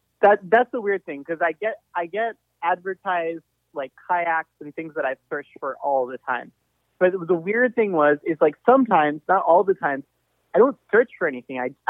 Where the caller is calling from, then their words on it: Maine, United States; from Maine.